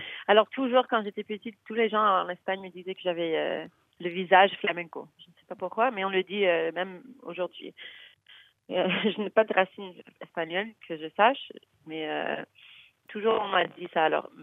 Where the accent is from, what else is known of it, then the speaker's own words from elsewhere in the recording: Toronto, Ontario, Canada; also born or lived in Montreal; J'ai toujours été avec elle chez nous, à Toronto au moins, et à Montréal, depuis que je suis née.